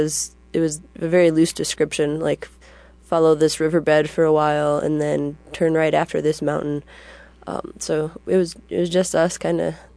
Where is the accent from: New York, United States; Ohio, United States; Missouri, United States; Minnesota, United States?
New York, United States; now in Bozeman, United States; I'm from upstate New York.